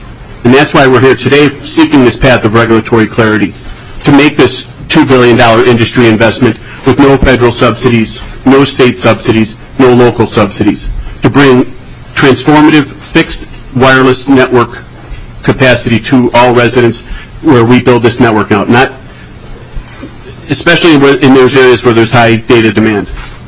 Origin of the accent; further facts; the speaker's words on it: Chicago, Illinois, United States; No, sir, I'm from Chicago.